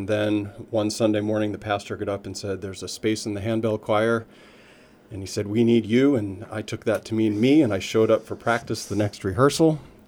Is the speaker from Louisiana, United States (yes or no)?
no; Pawtucket, Rhode Island, United States; well, we went to church in Cumberland, but I grew up in Pawtucket.